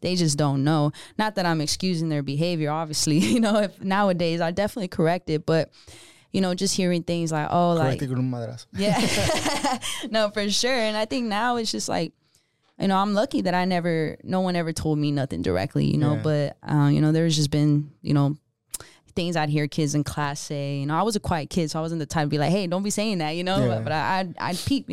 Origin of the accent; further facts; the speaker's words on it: Georgetown, Texas, United States; I mean, I kind of grew up in a small town called Georgetown, which is, you know, only 30 minutes from here, from Austin.